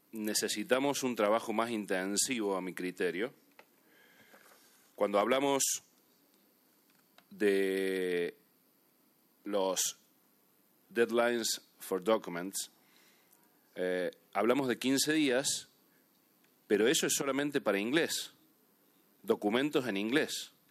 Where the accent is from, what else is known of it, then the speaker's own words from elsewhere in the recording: Argentina; vengo desde el fin del mundo, de Argentina. Soy miembro de ALAC